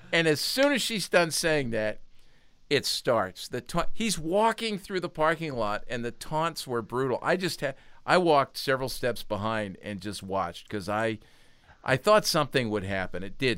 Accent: Philadelphia, Pennsylvania, United States; Now, understand, I'm from Philly. These are Philly fans.

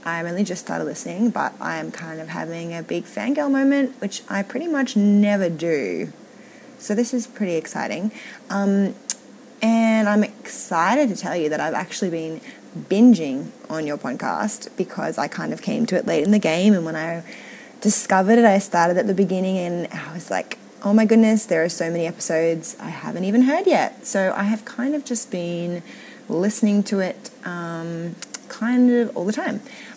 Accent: Sydney, New South Wales, Australia; I'm from Sydney, Australia.

